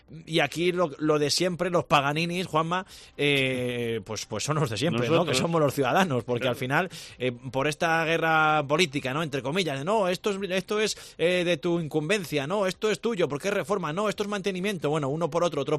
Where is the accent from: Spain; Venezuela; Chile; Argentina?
Spain; Zamora, Castile and León; y somos los zamoranos los que estamos sufriendo